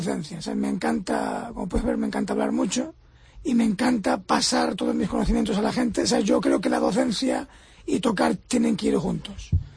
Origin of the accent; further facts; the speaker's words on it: Ourense, Galicia, Spain; Siendo orensano y siendo gallego. O sea, la gente me pregunta, ¿sabes? ¿De dónde eres? Porque ya saben que no soy americano, ¿sabes?